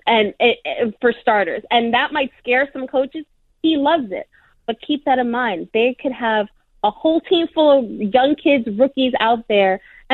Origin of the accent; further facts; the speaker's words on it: Brooklyn, New York, United States; you know, I'm from Brooklyn, so I'm from this New York market, right?